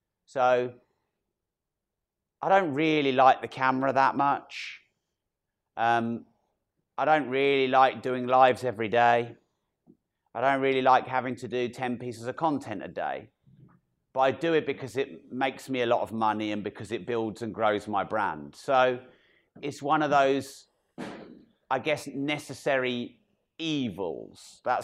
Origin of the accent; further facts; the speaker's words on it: Peterborough, East of England, United Kingdom; We're posh down in Bournemouth, aren't we? I'm from Peterborough. Swearing was grammar at school.